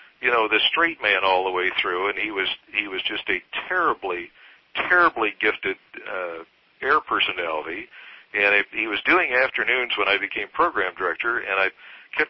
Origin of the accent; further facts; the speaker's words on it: Wyoming, United States; I could say damn on the air because I was from Wyoming